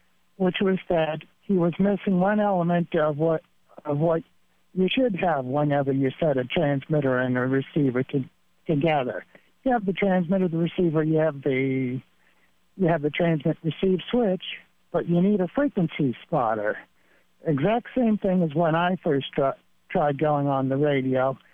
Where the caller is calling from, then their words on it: New York, United States; I'm calling in from the bottom of New York State.